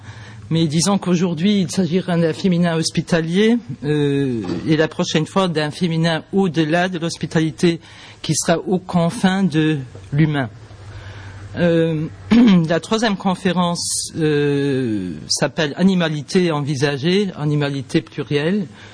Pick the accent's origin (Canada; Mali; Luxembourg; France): Luxembourg; accent: Luxembourgish; J'ai un accent luxembourgeois, si vous ne me comprenez pas, il faut me le dire.